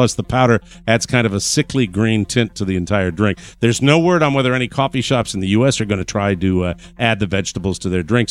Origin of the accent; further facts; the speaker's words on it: Forestdale, Alabama, United States; How you doing? I'm from Forestdale, Alabama, and it's good to have y'all here.